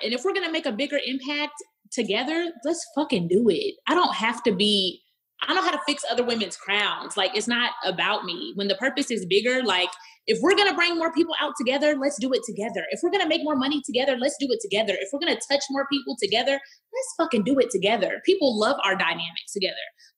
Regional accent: Dallas, Texas, United States; I grew up in Pleasant Grove, the hood of Dallas, Texas. My granny is still there.

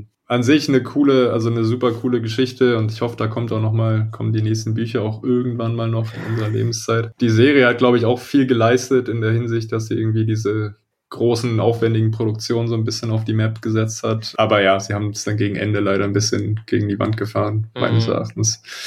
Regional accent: Berlin, Germany; Also ich komme ja aus Berlin und dem Raum da.

